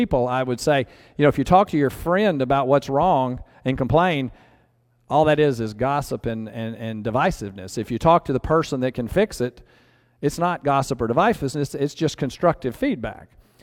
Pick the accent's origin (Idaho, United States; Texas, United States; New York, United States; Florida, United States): Texas, United States; You know, I've seen cowboys when I was growing up in Texas